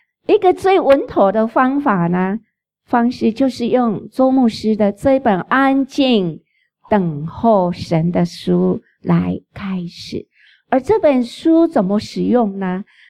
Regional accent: China; 我们中国人有一句话很传神哦，独乐乐不如与众乐乐

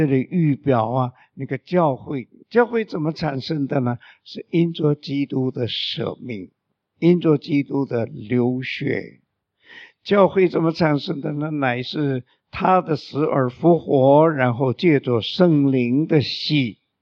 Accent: China; 我们中国人说男大当婿女大当嫁为什么人一定都要结婚

